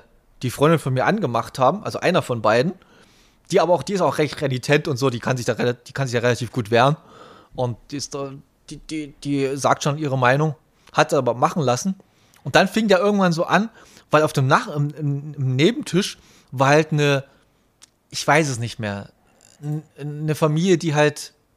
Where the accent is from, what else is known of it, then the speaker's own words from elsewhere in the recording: Austria; Ja, ich bin Österreicherin.